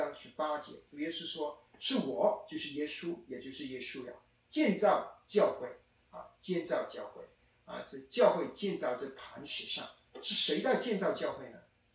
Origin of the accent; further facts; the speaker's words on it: China; 我们中国人我们不一定能够连上去